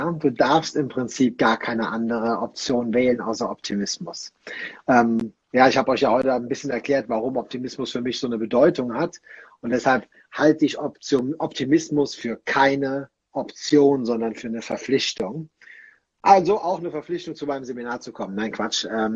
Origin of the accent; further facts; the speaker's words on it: Rhineland, Germany; bei uns im Rheinland sagt man, das hätten auch immer Jod hier, Jange